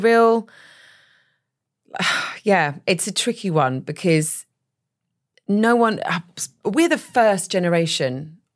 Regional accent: United Kingdom; we're very British.

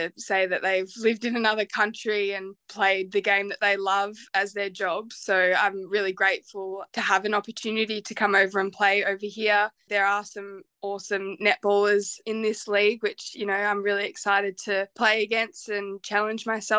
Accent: Australia; now in United Kingdom; me being an Australian player, you're quite used to the Australian style of play.

